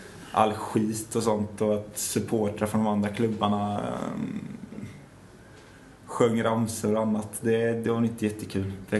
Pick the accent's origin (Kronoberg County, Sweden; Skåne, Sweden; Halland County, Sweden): Skåne, Sweden; Helsingborg; born there; Jag är född i Helsingborg, jag har inte bott där knappt någonting, men jag är född där.